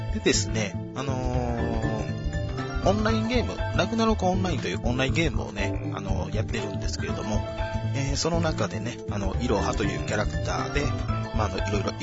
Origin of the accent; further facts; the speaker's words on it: Osaka, Japan; 出身はですね、生まれも育ちも大阪でございます。もうバリバリ生粋の大阪人です。